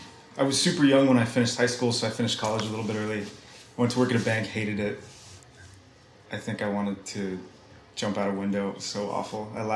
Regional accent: Santa Fe, New Mexico, United States; also born or lived in Los Alamos; And my family's from Santa Fe. I'm from Santa Fe, but the hospital there wasn't supposed to be very good back in the day.

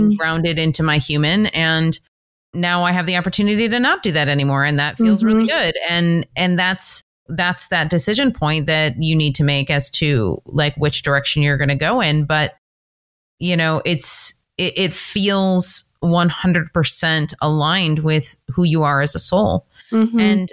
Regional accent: Detroit, Michigan, United States; Well, I grew up in Detroit.

